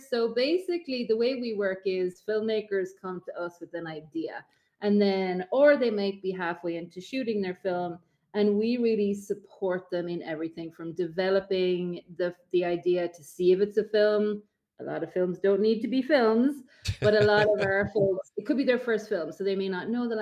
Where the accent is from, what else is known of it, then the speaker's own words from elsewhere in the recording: Munster, Ireland; Fully Irish. I'm from County Clare, and I came, Pete, in November 2019 for a year to Chicago.